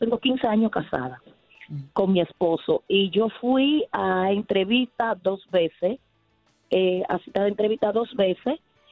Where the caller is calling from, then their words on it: New York, United States; Sí, de aquí, de Nueva York.